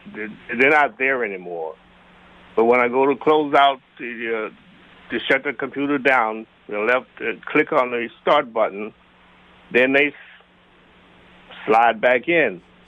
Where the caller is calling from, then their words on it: Hartford, Connecticut, United States; Hartford.